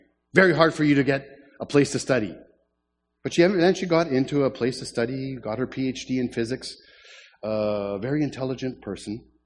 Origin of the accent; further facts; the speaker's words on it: Canada; also born or lived in Germany; Today is election day in Germany, where we spent 19 years. I'm not a German citizen, I'm a Canadian citizen.